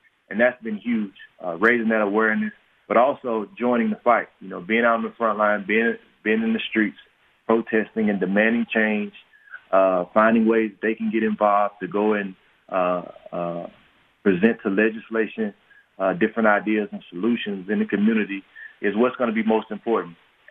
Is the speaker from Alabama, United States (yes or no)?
no; Mississippi, United States; growing up in Mississippi and living in a more urban environment